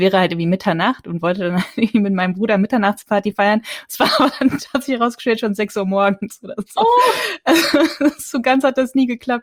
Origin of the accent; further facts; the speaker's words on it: North Rhine-Westphalia, Germany; also ich bin in Nordrhein-Westfalen aufgewachsen